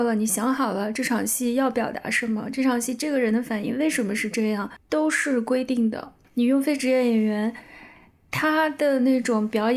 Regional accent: Northwest China, China; accent: Northwestern; 因为我毕竟小时候也在西北长大的嘛，带点西北口音

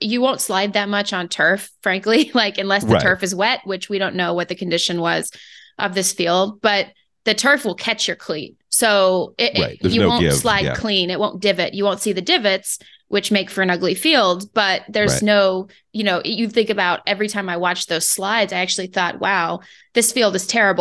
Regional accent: Phoenix, Arizona, United States; as a Phoenix resident, former longtime born and raised in Phoenix, Arizona

